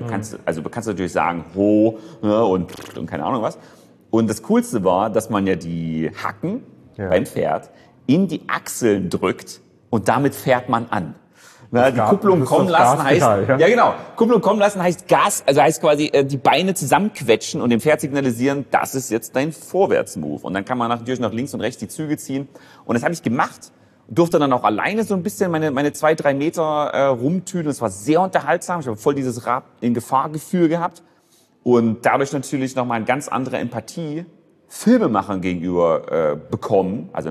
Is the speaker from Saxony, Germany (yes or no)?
yes; Leipzig, Saxony, Germany; Leipzig. Also ist schon groß.